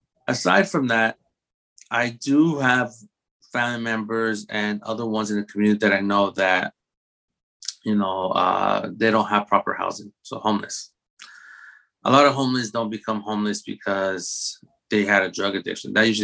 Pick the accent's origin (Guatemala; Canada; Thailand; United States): Guatemala; my background, you know, I'm from Guatemala, so Latinx background.